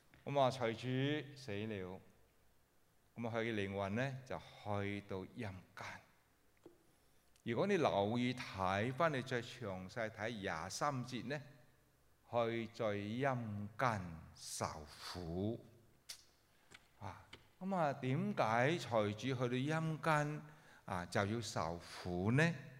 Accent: Malaysia; moved away; also born or lived in Hong Kong; 我本身是潮州人，我在马来西亚长大，咁啊后嚟去到香港就学啲啊半淡水嘅广东话，

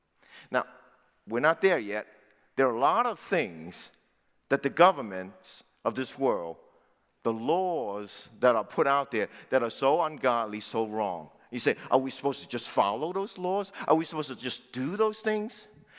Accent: United States; And by the way, I know that as an American, I love to say it.

